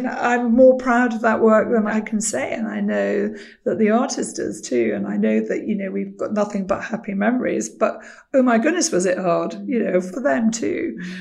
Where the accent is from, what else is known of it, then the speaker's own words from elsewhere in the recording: Edinburgh, Scotland, United Kingdom; You just turn up and you go … from Edinburgh. So I just did that.